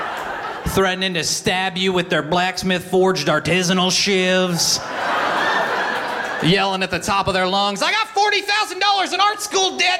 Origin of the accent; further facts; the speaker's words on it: Atlanta, Georgia, United States; I grew up outside of Atlanta, Georgia.